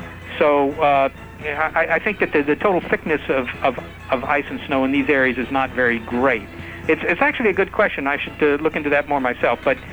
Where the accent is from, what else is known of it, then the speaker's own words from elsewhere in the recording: Arlington, Virginia, United States; now in San Francisco, United States; Near Washington, D.C., Arlington, Virginia.